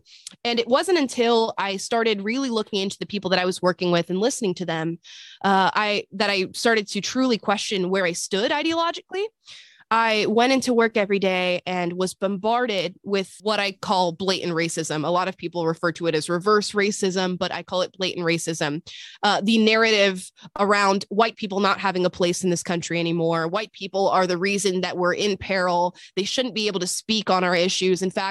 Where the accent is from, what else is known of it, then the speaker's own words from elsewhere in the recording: Florida, United States; But I grew up in Florida. I was raised by a single mother of three who happens to be a radical leftist.